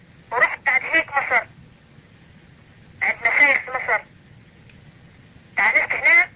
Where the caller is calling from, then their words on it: Libya; انا من ليبيا بتكلم